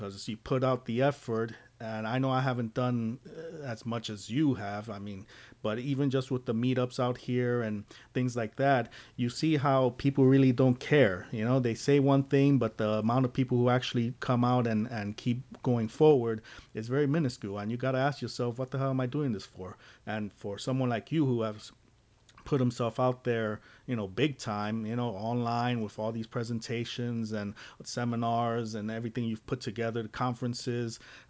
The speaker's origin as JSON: {"language": "English", "town": "Phoenix", "region": "Arizona", "country": "United States", "said": "from Phoenix."}